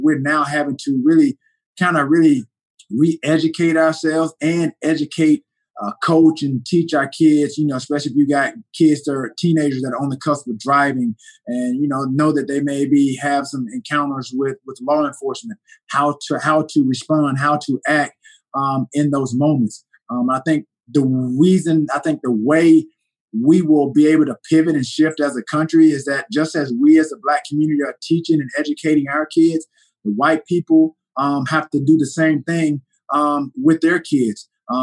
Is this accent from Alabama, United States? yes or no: yes; Alexander City, Alabama, United States; And so, again, going back to my hometown, Alexander City, Alabama, obviously, like I said, I'm minutes away. I'm south of Birmingham. I'm north of Montgomery.